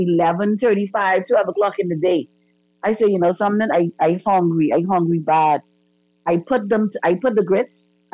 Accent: Cat Island, Bahamas; Because I like to lay low in Bimini. And I'm from Cat Island, right?

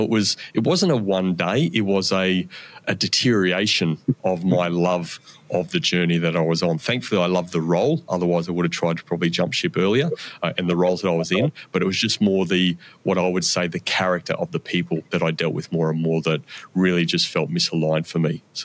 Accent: Brisbane, Queensland, Australia; I was happy to move back to Brisbane because we were living in Sydney at the time. My wife wasn't from Brisbane, but I was from Brisbane and my family was in Brisbane.

